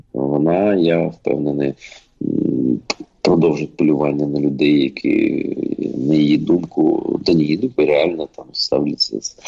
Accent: Crimea, Ukraine; я йому розказав, що я кримський татарин

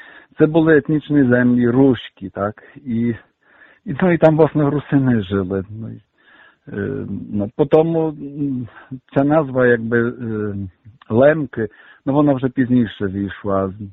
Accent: Zielona Góra, Lubusz Voivodeship, Poland; now in Ukraine; я виховався на поселенні, я народився в Зеленій Горі

